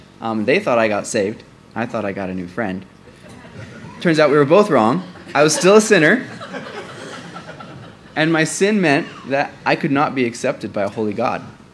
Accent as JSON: {"language": "English", "town": "Jackson", "region": "Michigan", "country": "United States", "tie": "born there", "said": "But I was born in Jackson, Michigan. My parents were at a training facility there, training to be missionaries."}